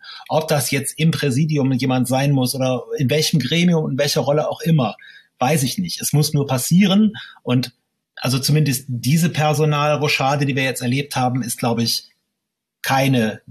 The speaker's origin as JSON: {"language": "German", "town": "Mönchengladbach", "region": "North Rhine-Westphalia", "country": "Germany", "said": "Ja, ich komme ja selbst aus Mönchengladbach"}